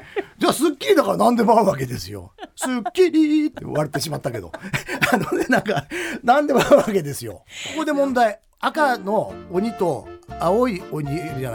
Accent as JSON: {"language": "Japanese", "region": "Akita", "country": "Japan", "said": "同じく秋田県出身の"}